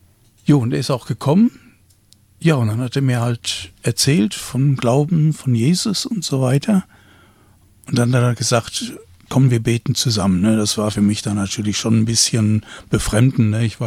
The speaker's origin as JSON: {"language": "German", "town": "Dortmund", "region": "North Rhine-Westphalia", "country": "Germany", "said": "ich komme aus Dortmund"}